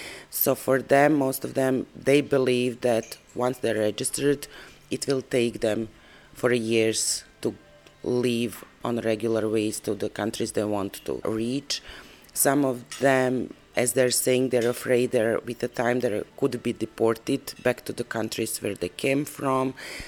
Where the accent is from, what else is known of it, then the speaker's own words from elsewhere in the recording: Croatia; English is a second language; moved away as an adult; also born or lived in Bosnia; now in Serbia; I am a refugee from Croatia since the Balkans War in the 90s, and I left my home in 1995. I was 19 in that time, 20, and then I moved to Bosnia, and I lived in Bosnia for 20 years